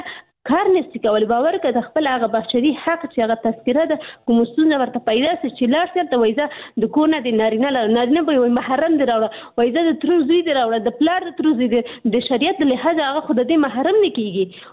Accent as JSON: {"language": "Pashto", "country": "Pakistan", "tie": "born or raised there", "said": "زه په پاکستان کې پیدا شوې یم هلته مې ژوند تیر کړی تر لسنس پورې ما درس ویلي"}